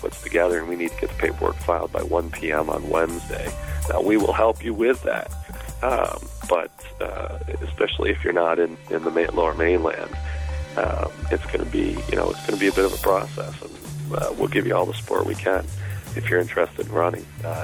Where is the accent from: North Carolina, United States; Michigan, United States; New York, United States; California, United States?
Michigan, United States; I grew up outside of Detroit, Michigan, and I got popped for marijuana 3 times in my teens